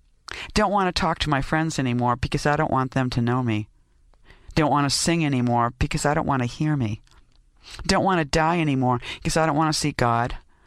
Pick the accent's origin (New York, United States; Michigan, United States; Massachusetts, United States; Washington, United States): New York, United States; And as a New Yorker who was used to, like, the sky being this kind of funnel, like this crack between buildings that I had watched shift and change for 25 years then